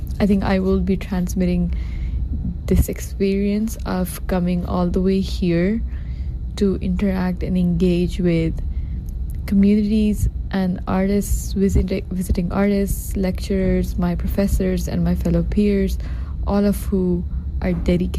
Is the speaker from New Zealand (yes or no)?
no; Pakistan; moved away as an adult; now in United States; I'm originally from Pakistan, and I just moved here less than 5 to 6 months ago.